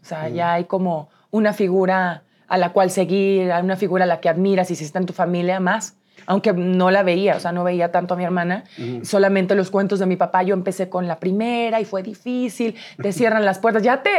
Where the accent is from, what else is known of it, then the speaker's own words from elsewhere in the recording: San Luis Potosí, Mexico; De San Luis Potosí.